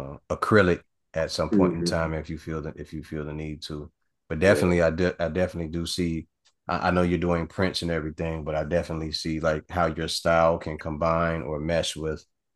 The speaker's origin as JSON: {"language": "English", "town": "Chicago", "region": "Illinois", "country": "United States", "said": "I'm from Chicago, man."}